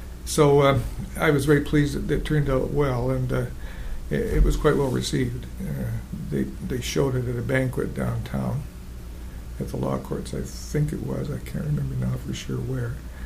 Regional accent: Nelson, British Columbia, Canada; I was born and raised in Nelson, B.C.

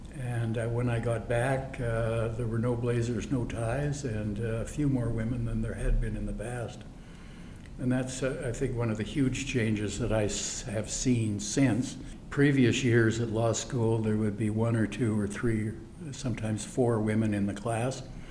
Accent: Vancouver, British Columbia, Canada; also born or lived in Regina / New York; I was born in Regina. My parents came out when I was five, and so I've been other than 2 years in New York, I've been a resident of Vancouver since.

